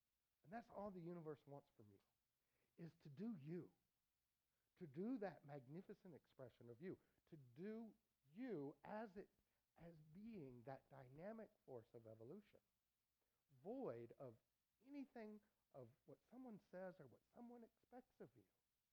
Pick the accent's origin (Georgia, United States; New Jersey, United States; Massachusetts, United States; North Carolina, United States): North Carolina, United States; This story comes straight from the North Carolina State Police, God love my home state, the Insurance Fraud Division.